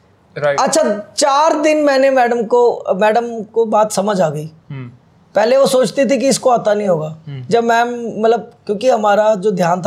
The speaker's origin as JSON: {"language": "Hindi", "town": "Prithvipur", "region": "Himachal Pradesh", "country": "India", "tie": "born there", "said": "वहाँ का मेरा बर्थ है, पृथ्वीपुर मेरे गाँव का नाम है।"}